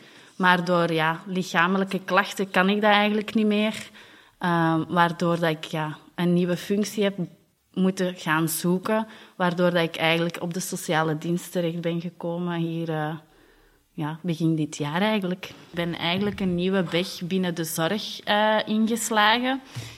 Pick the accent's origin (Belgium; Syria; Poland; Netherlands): Belgium; Antwerp; ik ben 29 jaar, ik ben afkomstig uit het Mechelse.